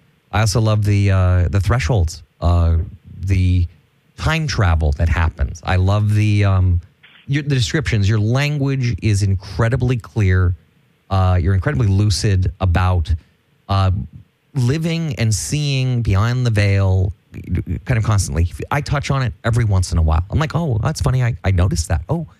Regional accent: Malibu, California, United States; I grew up in Malibu with Melissa

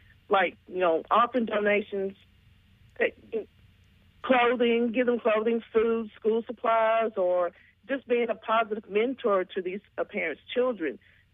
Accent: Hot Springs, Arkansas, United States; I'm from Hot Springs, Arkansas.

